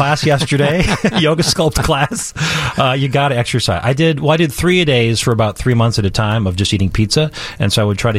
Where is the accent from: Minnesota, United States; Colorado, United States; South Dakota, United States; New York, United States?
Minnesota, United States; listen, I'm from Minnesota. I've lived here for 25 years.